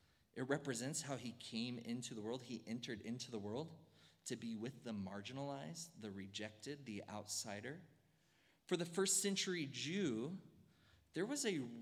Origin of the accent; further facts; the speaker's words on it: Missouri, United States; Now, we are from Missouri, and so we love the Chiefs. In Missouri, there's not a lot of pride around any other sports teams except for the Kansas City Chiefs and the St. Louis Cardinals for their decorated histories.